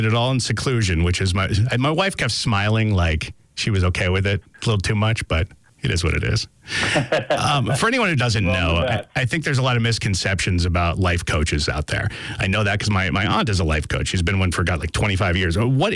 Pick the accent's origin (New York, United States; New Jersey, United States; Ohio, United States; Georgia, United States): New Jersey, United States; Bridgewater; He's from my hometown, Bridgewater, New Jersey.